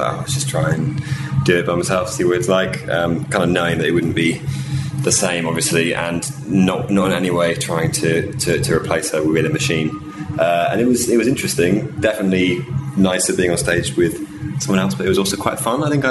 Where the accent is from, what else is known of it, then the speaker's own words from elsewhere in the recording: South West England, United Kingdom; Well, I'm from Devon, so